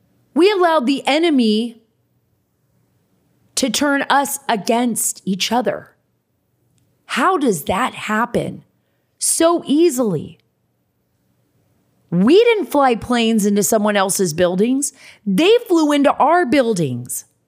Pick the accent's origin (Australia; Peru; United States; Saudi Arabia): Saudi Arabia; My life changed because I grew up in Saudi Arabia and I was familiar, you know, with the region